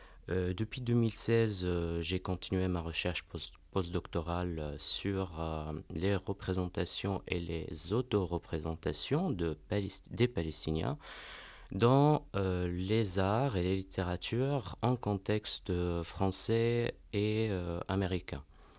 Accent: Jordan; French is a second language; je viens de Jordanie.

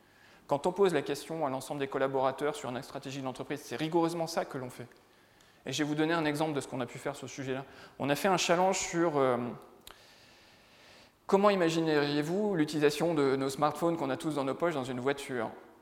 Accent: Hauts-de-France, France; Moi, je viens du Nord, hein, donc plutôt une terre de foot qu'une terre de rugby.

